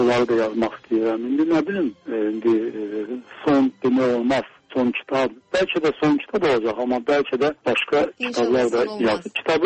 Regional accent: Baku, Azerbaijan; now in Moscow, Russia; ya gərək mən Moskvalı Azərbaycanlıyam, Moskvalı Bakılıyam ya da Bakılı Moskviç.

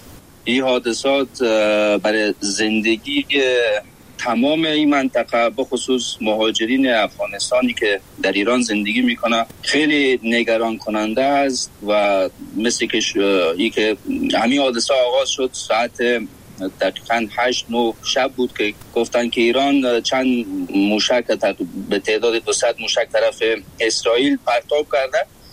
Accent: Afghanistan

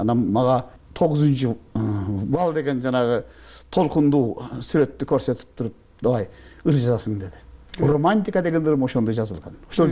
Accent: Leilek, Batken Region, Kyrgyzstan; Ай сен деди Баткендин баласысың, Лейлектин баласысың деди. Мен Лейлектем.

